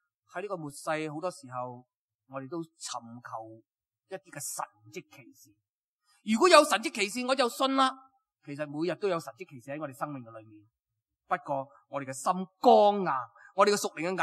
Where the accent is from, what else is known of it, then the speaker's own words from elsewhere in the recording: China; 因为我哋中国人都系农民嘅特色只系睇眼前嘅利益